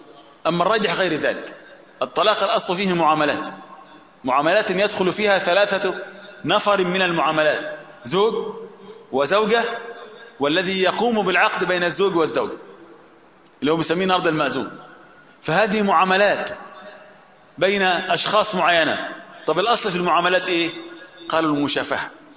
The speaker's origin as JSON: {"language": "Arabic", "region": "Upper Egypt", "country": "Egypt", "said": "عندنا في مصر بعض الكلمات تستخدم عندنا في الصعيد لا تستخدم هنا في بلاد بحري زي ما بيقولوا كده"}